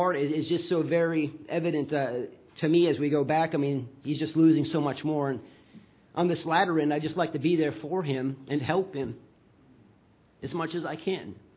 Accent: North Dakota, United States; a decision that we've made to move back to my home state of North Dakota.

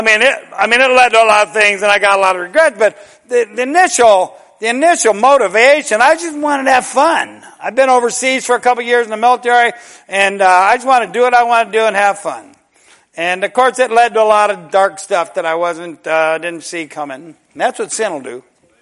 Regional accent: Tennessee, United States; It reminds me, I'm from Middle Tennessee originally, and it's not it's not mountainous like just west of here, but it kind of smooths out and it gets just real pretty like this

